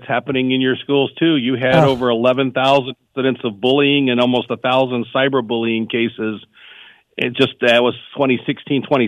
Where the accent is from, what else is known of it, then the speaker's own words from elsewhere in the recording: Virginia, United States; accent: southern; It's a southern accent. I grew up in Virginia, so I'm getting that southern drawl coming back in every so often.